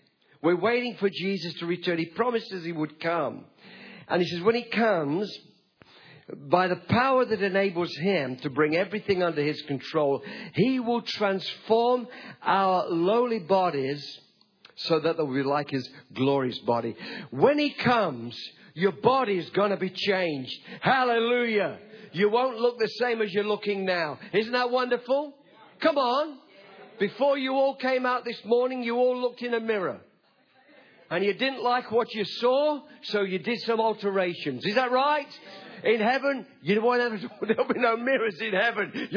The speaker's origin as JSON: {"language": "English", "region": "England", "country": "United Kingdom", "said": "I'm English. I'm a citizen of Great Britain. And I'm a citizen of Australia."}